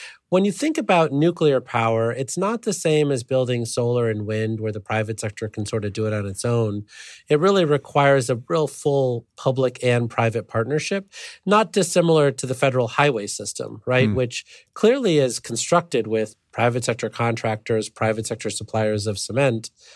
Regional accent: Illinois, United States; I grew up near the Byron nuclear power plant.

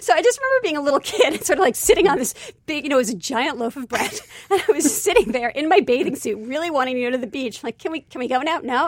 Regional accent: Brooklyn, New York, United States; born or raised there

